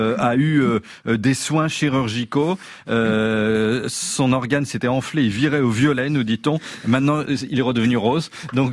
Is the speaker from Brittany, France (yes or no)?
yes; Brittany, France; Et vous savez, moi, j'ai grandi en Bretagne.